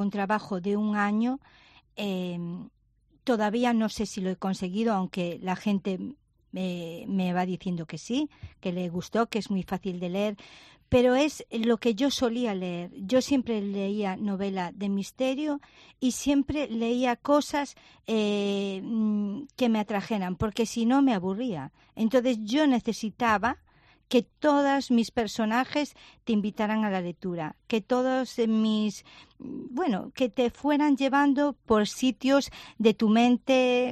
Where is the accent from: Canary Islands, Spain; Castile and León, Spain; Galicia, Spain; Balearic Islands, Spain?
Galicia, Spain; Ferrol; also born or lived in Mera; yo nací en Mera, pero viví toda mi vida en Ferrol. Pero mi infancia la pasé en Mera porque los fines de semana iba allí a casa de mis abuelos, entre Mera y Cariño y Ortigueira.